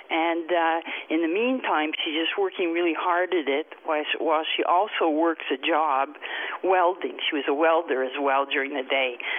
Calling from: Montreal, Quebec, Canada; I'm calling from Montreal, Canada.

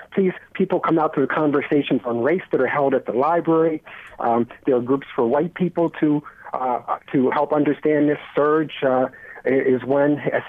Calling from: Rochester, New York, United States; from Rochester, New York. I'm in my 60s.

